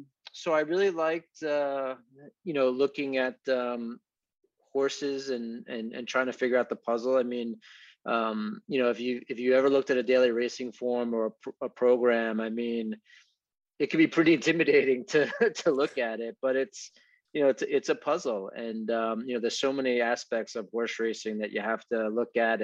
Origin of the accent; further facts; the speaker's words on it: New York City, New York, United States; Yeah, so I grew up in Queens, New York. So I spent quite a bit of time at Belmont Park.